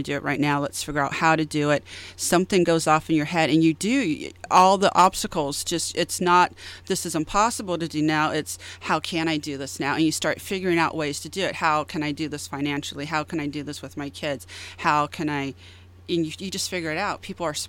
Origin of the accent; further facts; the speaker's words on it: Missouri, United States; My parents took us to the Lake of the Ozarks. I'm from Missouri.